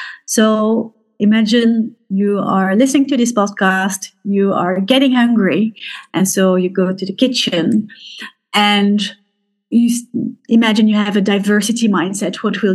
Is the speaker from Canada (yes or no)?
no; Brussels, Brussels-Capital Region, Belgium; And I grew up in Brussels, in the multicultural part of Brussels. So as a kid, I was very used to be to talk different languages at home, to be surrounded with all those different cultures.